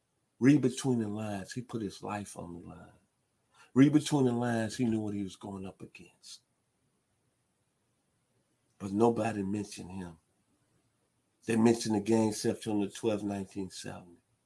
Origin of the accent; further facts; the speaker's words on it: the South, United States; I think about my childhood growing up in the South